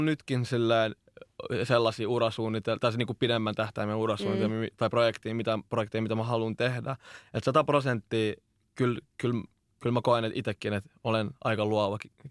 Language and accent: Finnish; Iraq; Finnish is a second language; now in Finland; mä oon Irakista itse alun perin